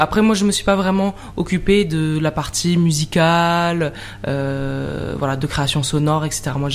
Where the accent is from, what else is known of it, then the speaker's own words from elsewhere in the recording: Forcalquier, Provence-Alpes-Côte d'Azur, France; je viens de Forcalquier, et c'est vrai que j'ai un peu grandi avec les rencontres